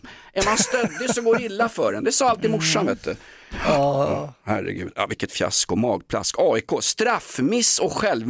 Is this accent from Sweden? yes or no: yes; Sweden; Men jag är ju svensk, jag måste få klaga